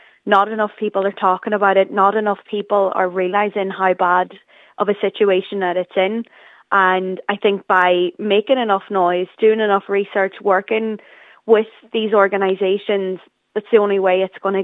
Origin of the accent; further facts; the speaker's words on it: Donegal, County Donegal, Ireland; I'm from Donegal town. I've grown up here.